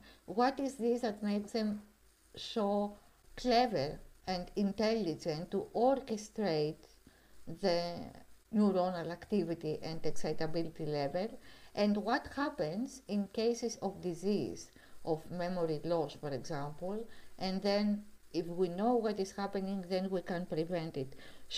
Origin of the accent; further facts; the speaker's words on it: Crete, Greece; English is a second language; also born or lived in Heraklion; now in Berlin, Germany; the last 10 years before I came here in Berlin for my PhD. And I'm also from Crete, from Greece. Yeah, I'm a bit crazy. I'm a bit Mediterranean personality